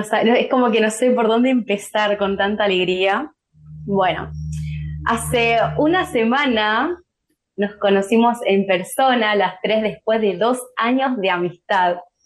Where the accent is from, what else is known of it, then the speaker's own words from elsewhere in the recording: Chaco, Argentina; now in Córdoba, Argentina; Hace 3 meses que yo vine desde el Chaco y estoy ahora en Córdoba